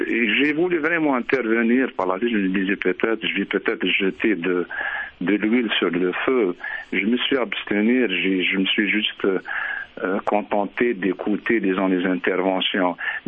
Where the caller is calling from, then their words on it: Montreal, Quebec, Canada; Moi, effectivement, je suis de Montréal